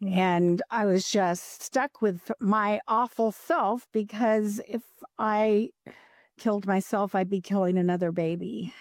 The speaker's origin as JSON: {"language": "English", "country": "Guatemala", "tie": "born or raised there", "said": "I grew up in a Christian home. My parents were missionary Bible translators, and I grew up in Guatemala."}